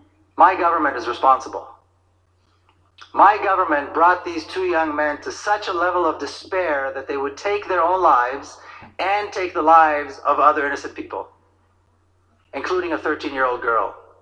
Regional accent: Jerusalem, Jerusalem District, Israel; English is a second language; now in United States; I grew up in Jerusalem. I was born and raised in Jerusalem, a mixed city.

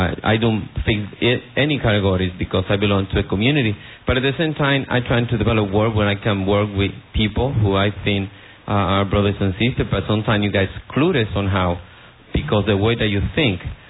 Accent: New York, United States; I'm from the New York area.

